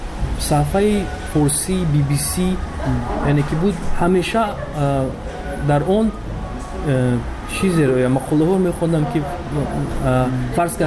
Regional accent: Tajikistan; now in outside Tajikistan; در بیرون از مرز تاجیکستان موسیقی ما رو نزدیکتر میکند با وطنمون

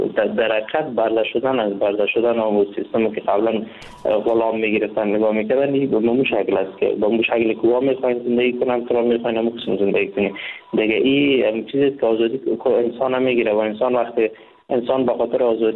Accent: Afghanistan; now in India; وقتی که من از افغانستان این طرف آمدم، با مجردی که داخل کشور هند شدم،

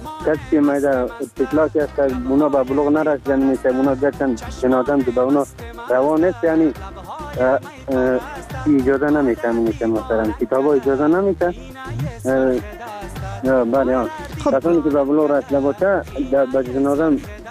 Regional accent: Afghanistan; ما هم افغانیم

